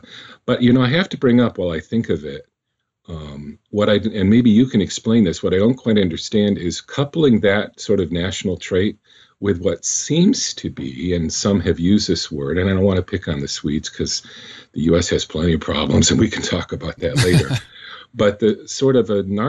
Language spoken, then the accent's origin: English; United States; but there's a lot of weirdness to me as an American